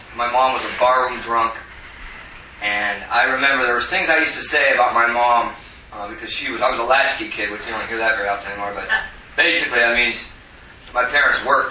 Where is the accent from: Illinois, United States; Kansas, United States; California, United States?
California, United States; Stockton; I grew up in California. Grew up in this town called Stockton, California